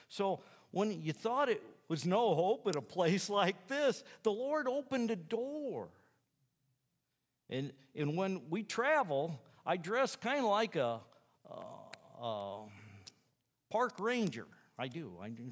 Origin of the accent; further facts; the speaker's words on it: Michigan, United States; I said, no, I'm from Michigan.